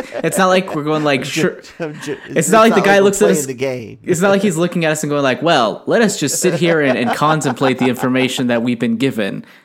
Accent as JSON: {"language": "English", "country": "United States", "said": "as an American who was freaking raised and taught Western style storytelling"}